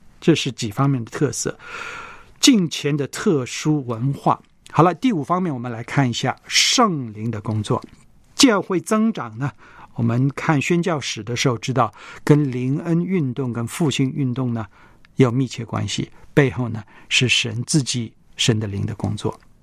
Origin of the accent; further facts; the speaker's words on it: China; 我们中国人在普通话的口语里面